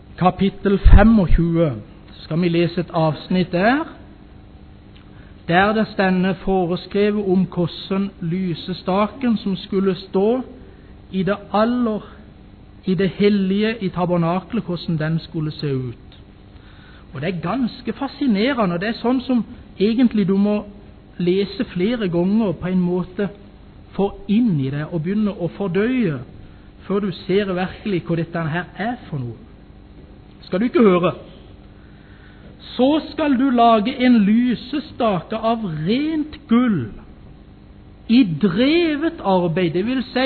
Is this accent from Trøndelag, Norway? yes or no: no; Konsmo, Agder, Norway; Men hjemme i Konsmo så gjenger vi inn i kjorka fra vest imot øst.